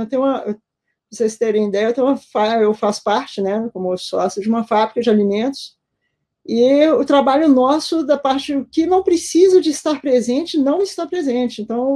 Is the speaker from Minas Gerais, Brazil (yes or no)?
yes; Belo Horizonte, Minas Gerais, Brazil; eu moro em Belo Horizonte, eu sempre morei aqui, eu sou de Belo Horizonte